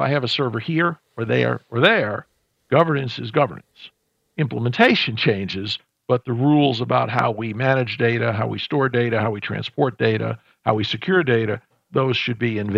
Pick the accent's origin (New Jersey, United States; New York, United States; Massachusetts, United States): New York, United States; Look, I'm a New Yorker. I worked on Wall Street.